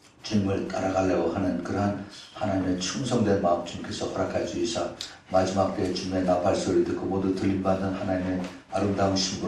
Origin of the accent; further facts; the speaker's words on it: Los Angeles, California, United States; 저는 로스앤젤레스, 그 미국의 캘리포니아에서 왔습니다.